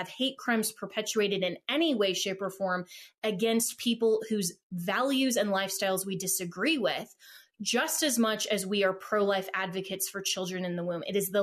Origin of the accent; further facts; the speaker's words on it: Colorado, United States; Colorado is my home state.